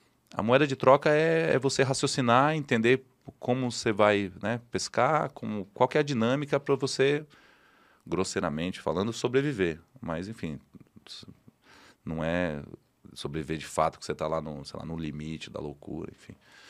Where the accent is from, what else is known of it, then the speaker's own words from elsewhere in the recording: Maceió, Alagoas, Brazil; Minha mãe sempre falava, em Alagoas, né? Eu sou de Maceió.